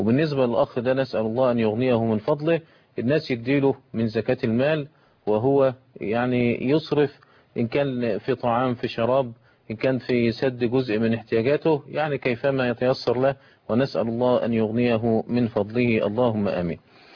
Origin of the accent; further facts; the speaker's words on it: Egypt; وإن كان الراجح عندنا في مصر صلاة ال 11 ركعة